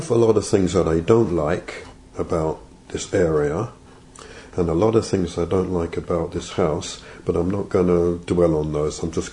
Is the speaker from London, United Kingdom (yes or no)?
yes; Lewisham, London, United Kingdom; now in Canada; I'm from southeast London, a place called Lewisham, Catford area, a bit like the EastEnders television programme. And I always refer to it as the wrong side of the river. And I came to Canada